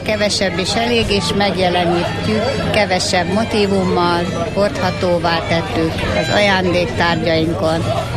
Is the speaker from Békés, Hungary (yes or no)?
no; Nagyvisnyó, Heves, Hungary; Én ebbe születtem, Nagy Visnyó, a szülőfalum, a Bükkhegység másik oldala, az északi oldala. Tehát Nagy Visnyón mi ezzel foglalkoztunk.